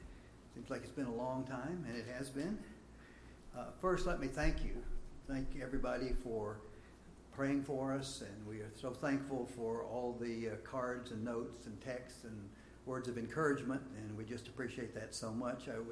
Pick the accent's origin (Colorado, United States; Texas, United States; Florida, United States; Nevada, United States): Florida, United States; St. Petersburg; born there; But I was born in St. Petersburg, Florida, in the middle of January 1941 on a sunny Friday afternoon.